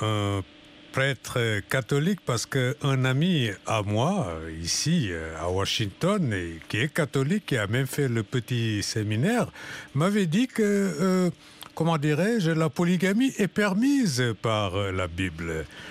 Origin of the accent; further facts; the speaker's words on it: Senegal; je suis du Sénégal, mon père est un ancien imam, il fut cadi aussi